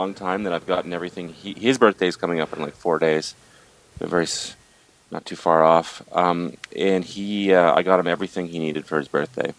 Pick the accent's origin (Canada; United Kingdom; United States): Canada; Just because I know from like being a Canadian